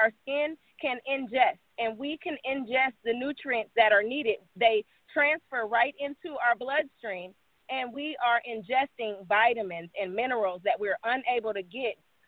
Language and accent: English; Midwest, United States; I was raised in the Midwest. And, you know, outdoors was everything.